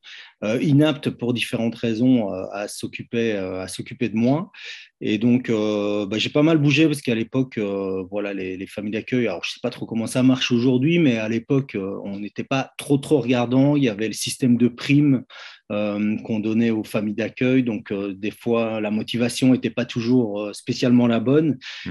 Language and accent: French; Herstal, Wallonia, Belgium; je suis né, j'ai passé mon enfance à Herstal